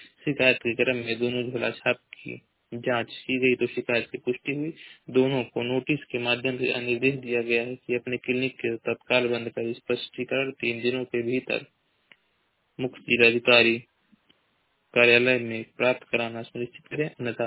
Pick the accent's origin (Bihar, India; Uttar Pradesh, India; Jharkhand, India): Uttar Pradesh, India; Maharajganj; जिला महाराजगंज का निवासी हूँ।